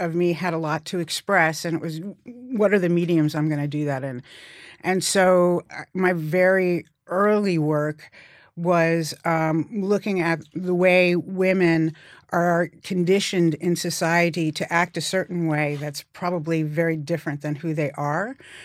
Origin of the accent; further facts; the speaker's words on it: New York City, New York, United States; Well, I grew up in New York City, so